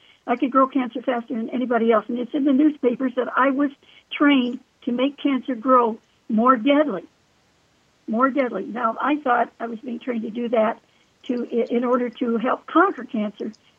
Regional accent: Florida, United States; Well, wait a minute. I came from Florida.

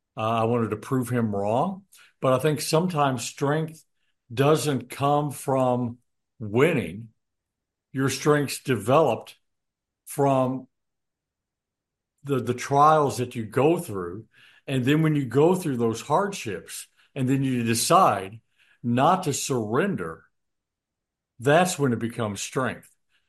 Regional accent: Illinois, United States; also born or lived in Missouri; now in Houston, United States; I love Houston, Texas. I came from Southern Illinois, went to Missouri, and then from Missouri came here, and I wish I came to Houston years before that.

